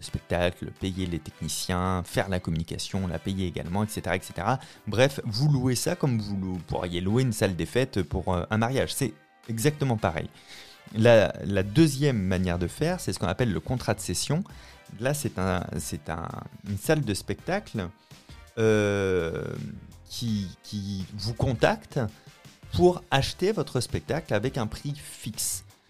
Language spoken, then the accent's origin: French; La Rochelle, Nouvelle-Aquitaine, France; je voulais jouer à La Rochelle, qui est ma ville natale